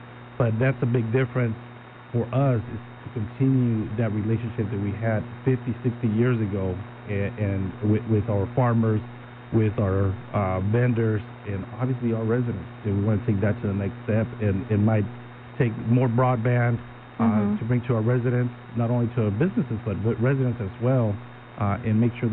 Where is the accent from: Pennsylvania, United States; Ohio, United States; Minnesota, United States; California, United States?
Pennsylvania, United States; Philadelphia; I remember when we had the Gallagher Pool on Somerton Avenue. I lived across the street, across the city